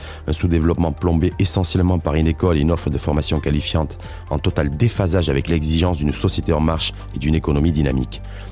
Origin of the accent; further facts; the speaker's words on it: Morocco; C'est cette école, cet enseignement chez nous au Maroc qui ne fonctionne pas.